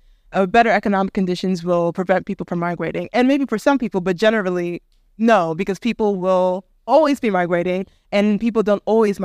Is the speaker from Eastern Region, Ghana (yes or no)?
yes; Eastern Region, Ghana; Even I went to my hometown in the Eastern region last weekend